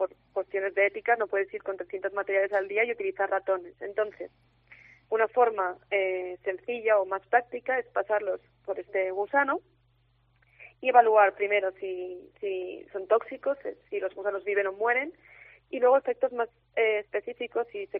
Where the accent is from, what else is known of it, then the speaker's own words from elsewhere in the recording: Fuenmayor, La Rioja, Spain; nací en Fuenmayor y estudié en el cole y en el instituto de aquí